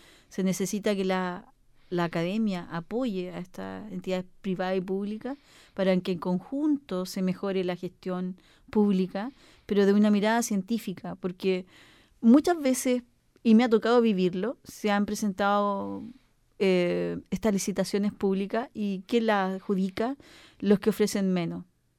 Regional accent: Chile; no solamente como sornina, sino como chilena

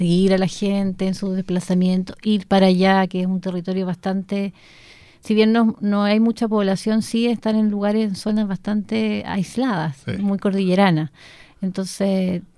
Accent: Santiago, Santiago Metropolitan Region, Chile; Yo que vengo de Santiago, acá la gente se desplaza entre ciudades, no al interior de una ciudad.

